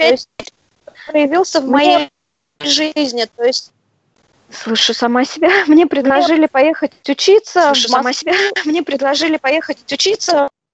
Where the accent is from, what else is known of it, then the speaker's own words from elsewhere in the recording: Astrakhan, Astrakhan Oblast, Russia; now in Moscow, Russia; И вот так я попала из Астрахани в Москву.